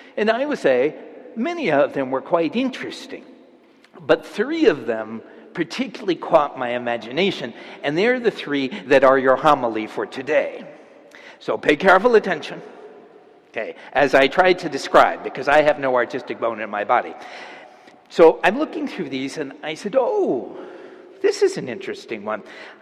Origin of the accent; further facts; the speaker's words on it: Alameda, California, United States; I grew up in Alameda, the Isle of Style in the East Bay.